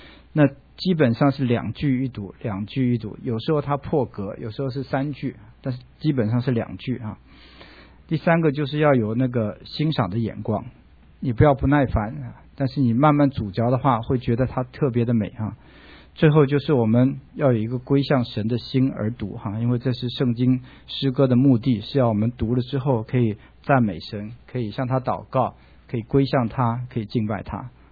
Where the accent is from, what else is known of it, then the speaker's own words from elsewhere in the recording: China; 我们中国人就看一看这个对比哈